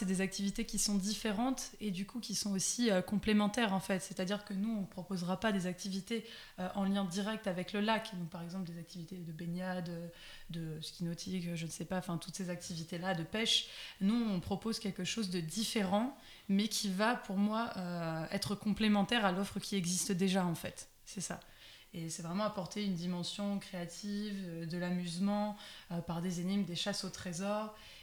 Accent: Nantes, Pays de la Loire, France; Enfin, moi, je suis originaire de Nantes à la base.

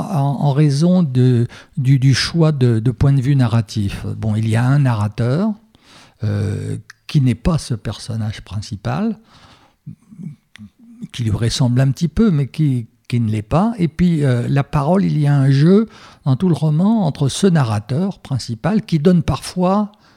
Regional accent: Montluçon, Auvergne-Rhône-Alpes, France; je parle essentiellement de ma ville natale de Montluçon, qui est une ville industrielle, ça n'a rien de glamour

